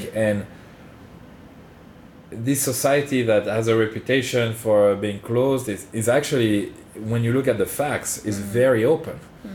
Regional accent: Paris, Île-de-France, France; English is a second language; Yeah, I come from Paris.

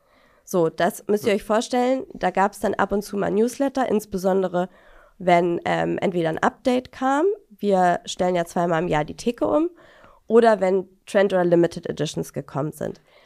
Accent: Lübeck, Schleswig-Holstein, Germany; ich komme ja aus dem Norden in Lübeck

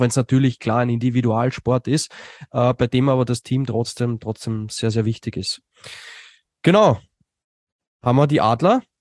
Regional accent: Austria; freut mich als Österreicher natürlich besonders.

